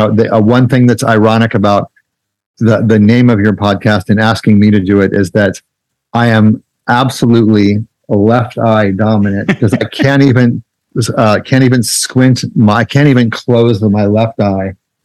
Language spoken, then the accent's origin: English; Kent, Ohio, United States; also born or lived in Pittsburgh, United States; My education was basically that I grew up in Kent, Ohio, and then I went to a small school in Pittsburgh, Pennsylvania, for a couple of years